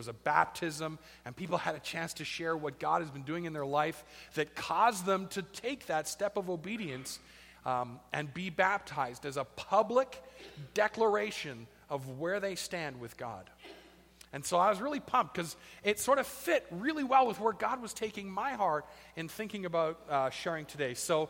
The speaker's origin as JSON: {"language": "English", "region": "East Coast", "country": "United States", "tie": "born or raised there", "said": "It was a Christian home. My folks were committed to going to church. I grew up on the East Coast, so everyone got dressed up in their best threads and went to church every Sunday."}